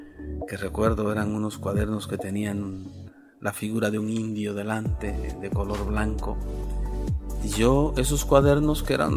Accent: La Vega, Dominican Republic; also born or lived in Santo Domingo; Yo nací en Santo Domingo, aquí en la capital

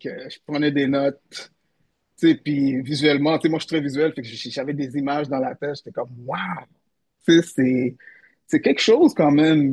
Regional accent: Montreal, Quebec, Canada; je suis québécois d'origine haïtienne, mais je suis pas très au courant de ma culture haïtienne. On a grandi à Notre-Dame-de-Grâce, c'est anglophone. Puis il y avait des Jamaïcains, mais il y avait pas d'Haïtiens dans le coin.

